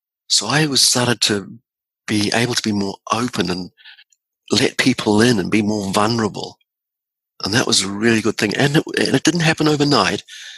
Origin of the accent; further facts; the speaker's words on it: New Zealand; You know, I can say I'm a New Zealander